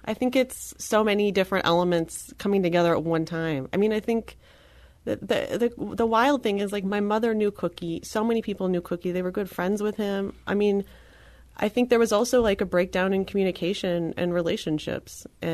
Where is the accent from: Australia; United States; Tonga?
United States; Kirkwood, Missouri; I mean, I grew up in Kirkwood. I felt like I had a wonderful education in childhood